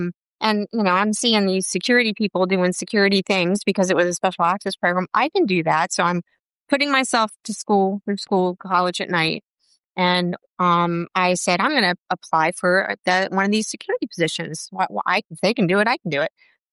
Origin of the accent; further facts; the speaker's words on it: Washington, District of Columbia, United States; like everybody did who was born and raised in Washington, D.C., like I.